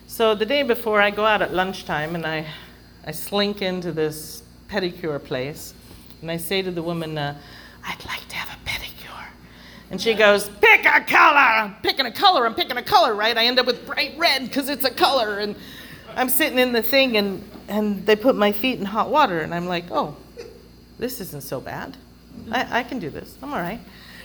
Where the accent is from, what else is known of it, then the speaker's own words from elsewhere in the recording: London, United Kingdom; Now, I grew up in London, right? We don't wear flip-flops or Birkenstocks. It's too cold.